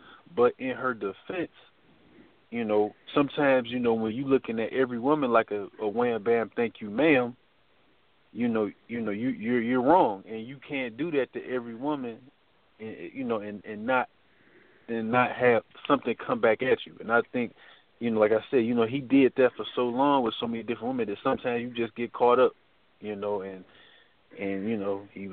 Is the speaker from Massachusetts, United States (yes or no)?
no; Detroit, Michigan, United States; also born or lived in Newport News, Virginia; I'm from Detroit, Michigan, by way of Newport News, Virginia.